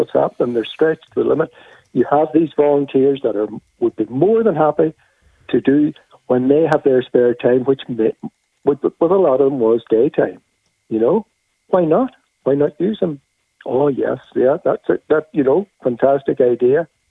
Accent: Buncrana, County Donegal, Ireland; When you start putting something that happens in my hometown, Buncrana, and you send it to somebody in Galway who hasn't got a clue.

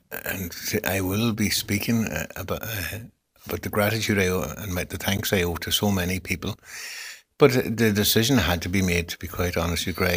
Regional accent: Glenswilly, Ulster, Ireland; also born or lived in Gweedore; I had the great fortune to have been born and bred in Gweedore and finally to have grown up in Glenswilly.

